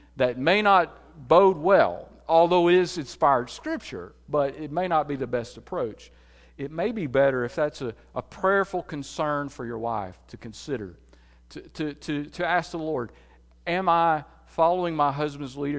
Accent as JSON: {"language": "English", "region": "Alabama", "country": "United States", "tie": "born or raised there", "said": "I was raised in Walker County, Alabama. Don't hold that against me. If you go there, just watch out. It's an interesting place. And it's an old coal mining area."}